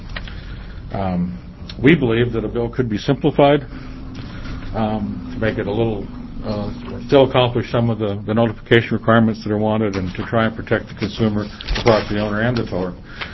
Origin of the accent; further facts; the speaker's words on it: Lyons, Oregon, United States; I'm from Lyons, Oregon, up the canyon.